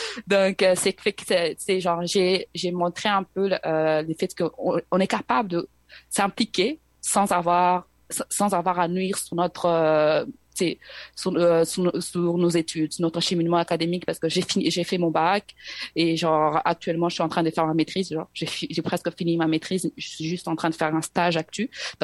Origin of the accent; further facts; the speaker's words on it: DR Congo; vu que je suis Congolaise.